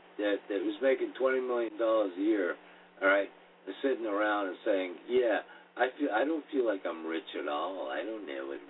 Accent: United States; for us to be sitting here, you know, as American citizens, and to be looking at this kind of atrocities happening everywhere

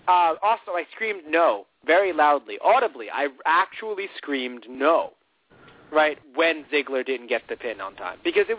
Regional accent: New York, United States; I'm a guy from New York, right? I'm a guy from New York.

